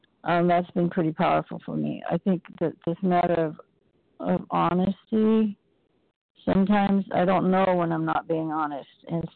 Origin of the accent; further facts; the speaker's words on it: Nebraska, United States; I'm from Nebraska.